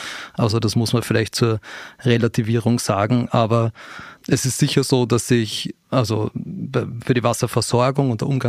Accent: Vienna, Austria; born there; ich bin in Wien geboren, aber ich habe das nie zu schätzen gewusst.

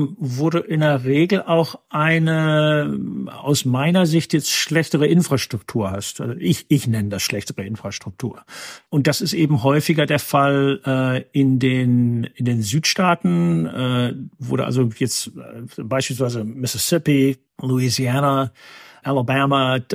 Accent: North Rhine-Westphalia, Germany; born there; ich bin gebürtiger Westfale

